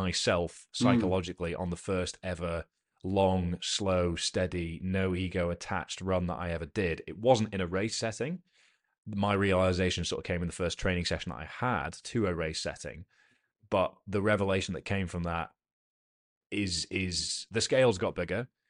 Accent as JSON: {"language": "English", "region": "Scotland", "country": "United Kingdom", "tie": "born or raised there", "said": "we are both from Scotland, born in Scotland, have spent our upbringing in Scotland, but do not in any way, shape or form sound like we are from here."}